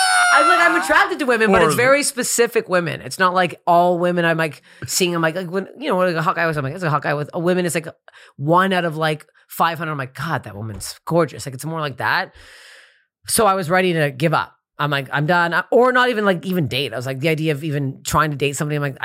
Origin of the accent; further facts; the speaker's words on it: Toronto, Ontario, Canada; So I do a show in Toronto, my hometown, my home club, comedy bar on the Danforth in Toronto.